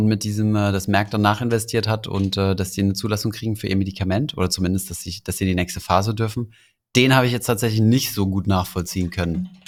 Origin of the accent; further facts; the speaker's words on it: Luxembourg; Also ich bin Luxemburger, geht.